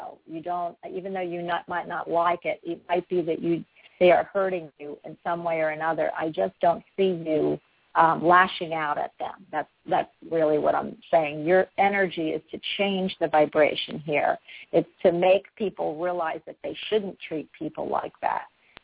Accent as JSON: {"language": "English", "town": "Philadelphia", "region": "Pennsylvania", "country": "United States", "said": "and listen, I'm from Philadelphia"}